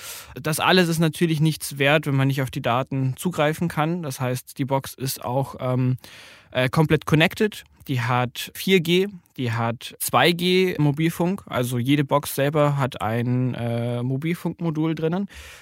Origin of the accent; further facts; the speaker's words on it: Bavaria, Germany; 24 Jahre alt. Ich komme ursprünglich aus Bayern